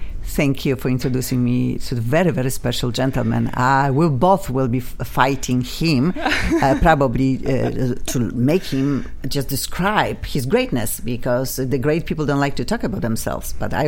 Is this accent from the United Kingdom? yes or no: no; Poland; I'm from Poland originally.